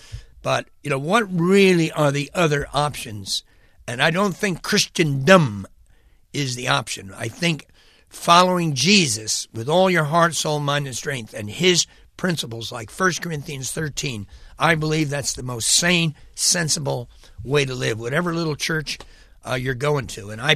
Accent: New York City, New York, United States; And that's why, though my hometown was a needy place, New York City was desperate, God led me to Mexico

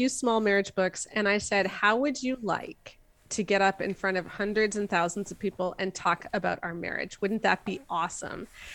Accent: Ontario, Canada; I'm not Brit. I'm Canadian. So I live halfway between Toronto and Ottawa, but please do not mistake me for an American.

